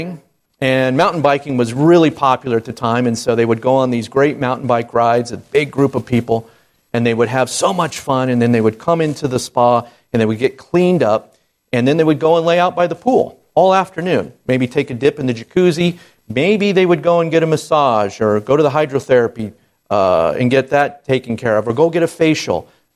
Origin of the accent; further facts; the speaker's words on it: Sedona, Arizona, United States; I grew up in Sedona, and so I worked at a resort there in the health spa